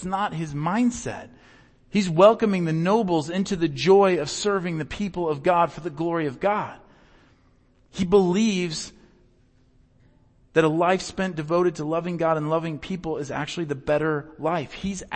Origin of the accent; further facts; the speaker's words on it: Iowa, United States; the way I used to describe it about like with my family and my friends growing up in Iowa was, you know, Midwesterners will do anything for you.